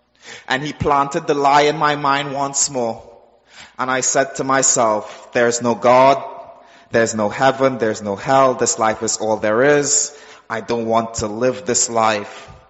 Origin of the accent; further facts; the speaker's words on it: Trinidad & Tobago; I'm from Trinidad in the Caribbean, just south of Jamaica and the rest of the islands there. And I'm the last of my mom's four kids. I grew up in a family of absolute poverty.